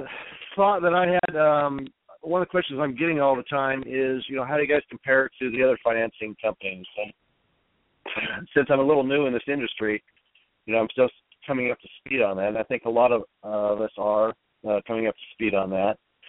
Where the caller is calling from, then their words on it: Salt Lake City, Utah, United States; from Salt Lake City, Utah.